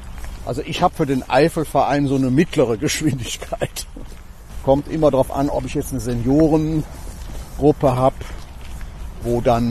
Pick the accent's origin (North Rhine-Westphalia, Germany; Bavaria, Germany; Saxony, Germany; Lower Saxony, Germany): North Rhine-Westphalia, Germany; Cologne; als Kölner